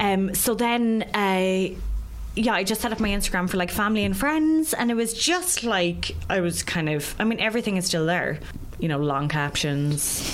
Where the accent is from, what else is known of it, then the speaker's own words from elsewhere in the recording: Cork, Munster, Ireland; I'm from Cork and I was raised in Cork